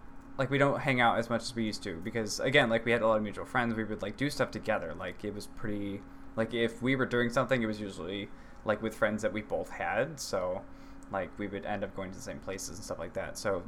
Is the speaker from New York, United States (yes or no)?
yes; Bronx, New York, United States; accent: New York; Well, we're from the Bronx.